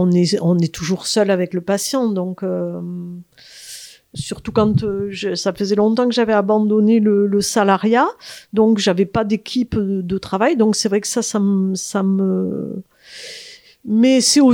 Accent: Montpellier, Occitanie, France; now in Aveyron, France; En fait, moi, je suis montpelliéraine. J'ai fait mes études à Montpellier.

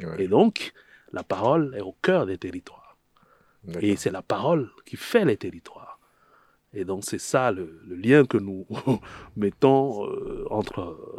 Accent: Togo; je suis Togolais aussi.

